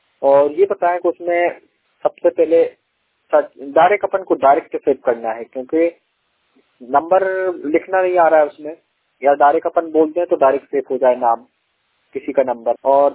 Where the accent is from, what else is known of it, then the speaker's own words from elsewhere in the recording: Madhya Pradesh, India; मैं एमपी से हूँ।